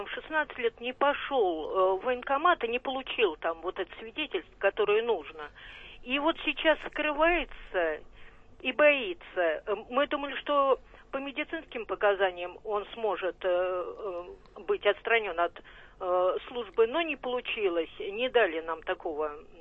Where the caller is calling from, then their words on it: Moscow, Russia; Здравствуйте, я из Москвы.